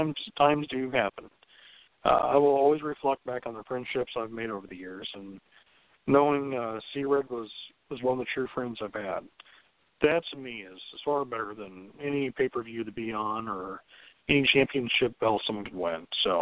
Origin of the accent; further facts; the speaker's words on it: Florida, United States; I mean, as a kid growing up in Florida, I was always a Chicago sports fan.